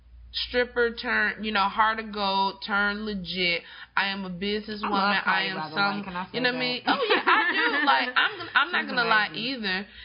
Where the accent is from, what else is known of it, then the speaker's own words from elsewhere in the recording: Chicago, Illinois, United States; As a Chicagoan.